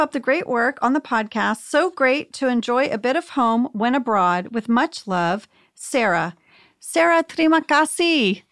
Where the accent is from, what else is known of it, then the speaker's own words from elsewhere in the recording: Jakarta, Indonesia; I am still friends with my friends that I grew up with in Jakarta. We all moved and got dispersed.